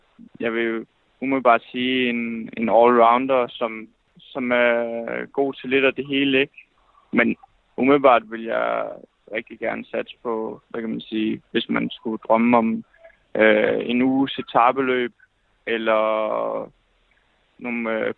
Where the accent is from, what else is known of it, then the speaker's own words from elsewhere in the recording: Fredericia, Region of Southern Denmark, Denmark; Jo, men jeg kommer fra Fredericia